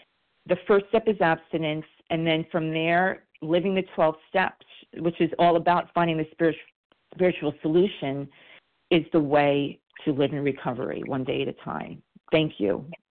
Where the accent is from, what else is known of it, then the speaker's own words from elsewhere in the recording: New York, United States; I'm from New York